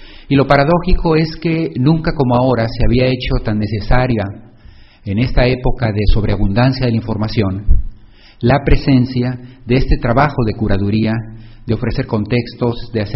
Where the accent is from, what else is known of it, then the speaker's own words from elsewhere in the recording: Mexico; el reducido espacio público que existe en mi país. Los medios digitales y la llamada blogósfera constituye, por otra parte, un espacio en donde se está formando una nueva conversación pública. Y me limito a dos ejemplos muy recientes en México.